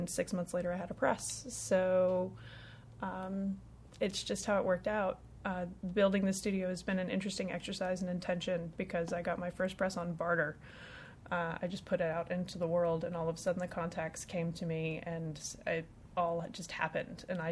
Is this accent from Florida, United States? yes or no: yes; Florida, United States; also born or lived in St. Petersburg, Florida; Well, I started in Florida. I was born in St. Petersburg, but we left when I was about 5. And we moved to 5 miles outside of Archer, Florida, 5 miles outside of Newberry, Florida, 20 miles outside of Gainesville.